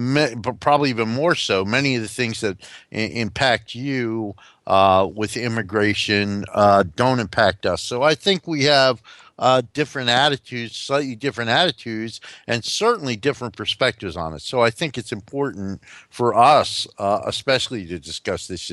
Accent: Newark, New Jersey, United States; I grew up in North New Jersey. I grew up in Newark, New Jersey, and that's how New Yorkers used to feel about it.

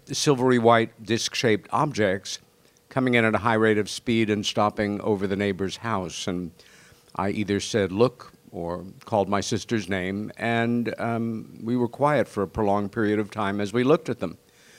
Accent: New York, United States; I was born in New York City, but my sisters and I grew up in a little village on Long Island.

